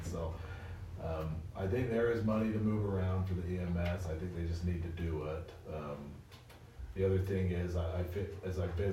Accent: Huntington, United States; I'm from Huntington, so I know some of you.

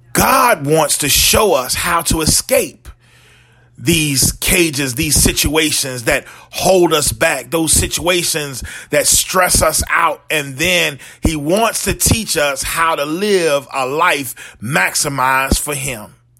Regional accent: New Jersey, United States; Growing up in New Jersey, my mother would always take us on a trip to her hometown of Lewisburg, North Carolina.

